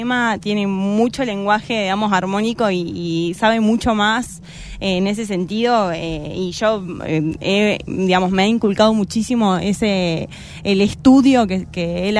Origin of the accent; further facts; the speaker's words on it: Centenario, Neuquén, Argentina; now in San Martín, Argentina; No originalmente, somos de Centenario, de Neuquén, pero sí ya hace 4 años ya que estamos acá viviendo.